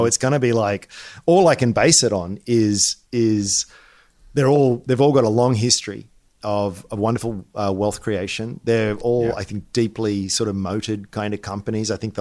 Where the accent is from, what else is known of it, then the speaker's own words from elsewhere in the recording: Australia; as an Australian tech investor on the ASX